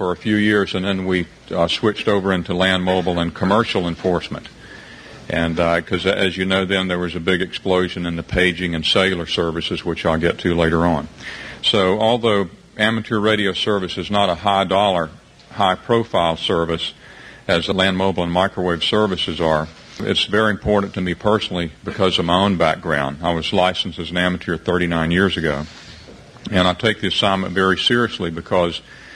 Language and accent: English; the Carolinas, United States; And growing up in the Carolinas